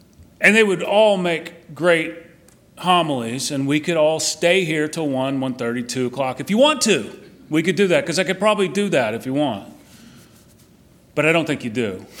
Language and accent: English; Texas, United States; We're from Texas, right? Real men don't cry.